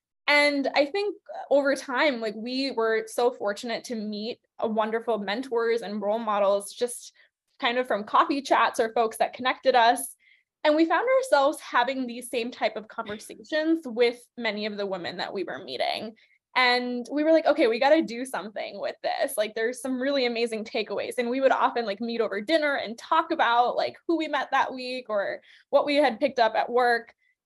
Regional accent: Chicago, Illinois, United States; moved away as an adult; now in New York, United States; I'm originally from Chicago and my parents often campaign for me to move back

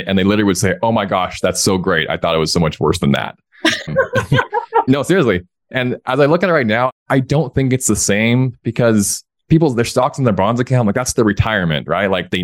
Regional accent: Oregon, United States; now in Salt Lake City, United States; So yeah, we live in the Salt Lake area and we're not from here. I'm from Oregon and grew up there

